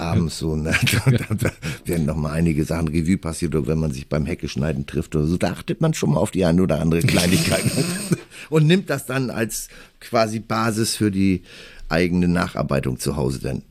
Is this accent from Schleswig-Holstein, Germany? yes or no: yes; Kiel, Schleswig-Holstein, Germany; Das kann man natürlich als Kieler dann immer wieder aus der Schublade rauskramen.